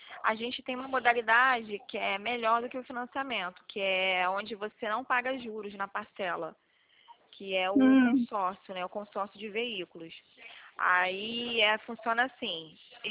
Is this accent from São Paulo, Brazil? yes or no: no; Rio de Janeiro, Brazil; aqui no Rio, que eu sou daqui do Rio, né?